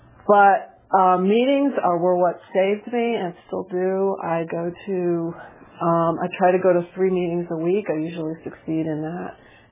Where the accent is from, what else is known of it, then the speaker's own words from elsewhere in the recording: New Jersey, United States; I'm from New Jersey. I'm 58 years old.